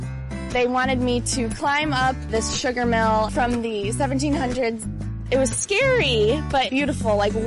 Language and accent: English; Chicago, Illinois, United States; moved away as an adult; now in Kansas City, United States; I'm from Chicago, Illinois.